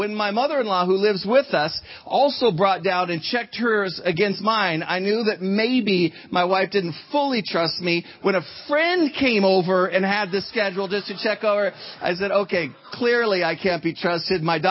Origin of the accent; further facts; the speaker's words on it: Sacramento, California, United States; on refugees that are pouring into my hometown right now, Sacramento, California